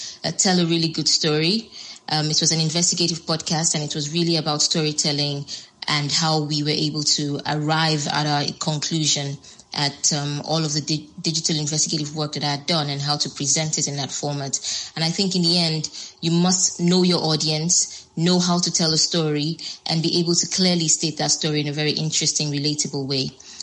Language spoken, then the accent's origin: English; Lagos, Nigeria; I am Nigerian and I live in Lagos.